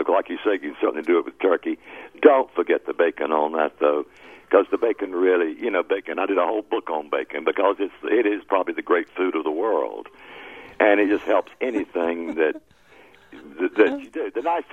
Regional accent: Charlotte, North Carolina, United States; Well, Faith, I grew up catching catfish near Charlotte, North Carolina, at the Catawba Revel.

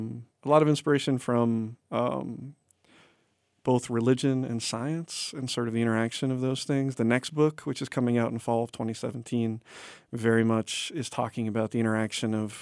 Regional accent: Massachusetts, United States; I grew up in New England. I grew up about 20 miles north of Boston.

